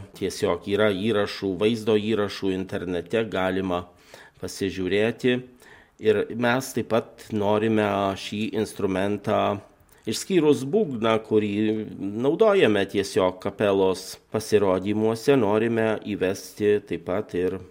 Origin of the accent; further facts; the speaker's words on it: Dzūkija, Lithuania; žinom, kad mes esame dzūkai